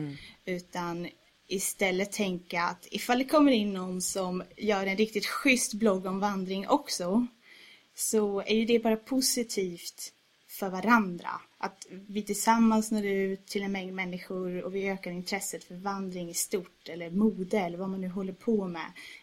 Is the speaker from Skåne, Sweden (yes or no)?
no; Västerås, Västmanland County, Sweden; Så med tiden så kom jag att gå till stadsbiblioteket hemma i Västerås.